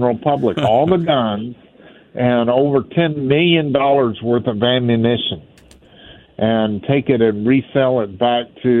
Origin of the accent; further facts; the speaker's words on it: Texas, United States; then the state of Illinois will have to adhere to the laws of Texas because I'm from Texas.